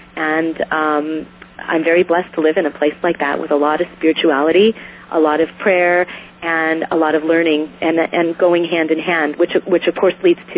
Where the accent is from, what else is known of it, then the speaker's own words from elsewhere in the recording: California, United States; now in Israel; I grew up in a wonderful place. I grew up in the Bay Area, but I didn't lead a life of a religious Jew